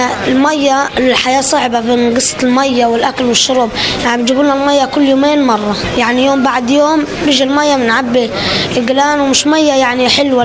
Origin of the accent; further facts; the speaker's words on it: Gaza Strip, Palestine; أنا من سكان جبل البلد في شمال قطاع غزة